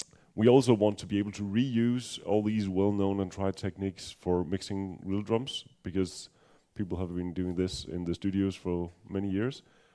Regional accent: Denmark; English is a second language; I'm from Denmark, so if you think I sound a bit strange, that might be the reason.

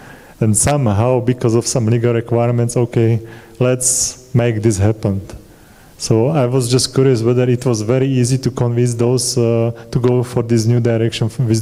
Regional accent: Slovakia; I'm coming from Slovakia where we have completely opposite scenario

